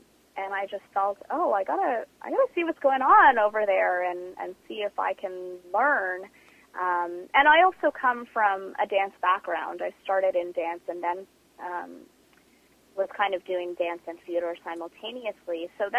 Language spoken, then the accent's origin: English; Canada; born there; I was born in Canada. You know, my parents' first language is Mandarin, but my Mandarin is quite weak. English is actually my strongest language.